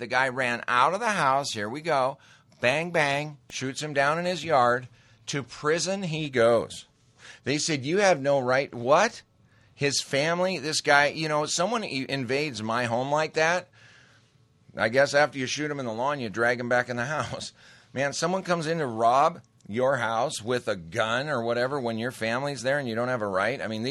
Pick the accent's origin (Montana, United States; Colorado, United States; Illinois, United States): Montana, United States; But I grew up in Montana. You get in a fight? I got in too many fights, right? It's just the culture there.